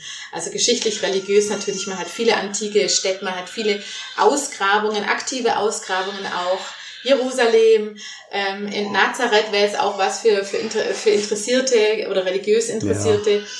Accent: Baden-Württemberg, Germany; ich komme aus dem Schwabenländle, ich komme vom Bodensee

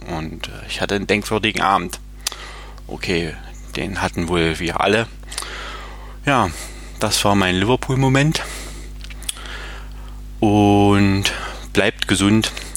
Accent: Halle, Saxony-Anhalt, Germany; ich komme aus Halle an der Saale.

